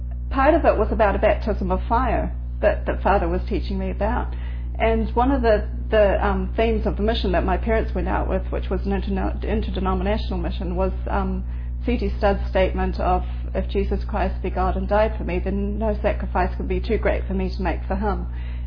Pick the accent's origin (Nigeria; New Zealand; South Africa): New Zealand; was 18 and then moved back to New Zealand. So I'm not your average typical Kiwi, and you can tell by my accent. Well, New Zealanders can tell by my accent.